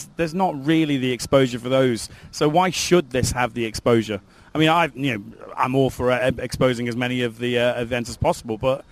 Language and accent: English; United Kingdom; as a British citizen you grow up not thinking it like this